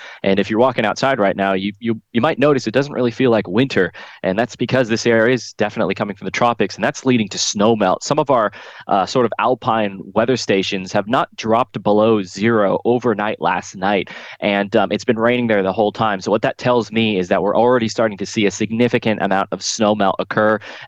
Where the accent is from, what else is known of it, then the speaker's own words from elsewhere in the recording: Wellington, New Zealand; Like I'm from Wellington, and in Wellington, I've been seeing a lot of slips around the place